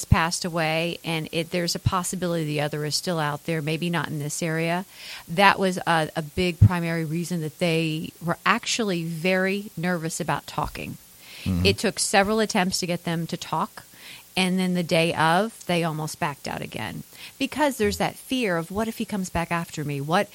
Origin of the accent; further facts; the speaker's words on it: Louisville, Kentucky, United States; I grew up in the Okolona neighborhood, went to Guardian Angels when it was Guardian Angels.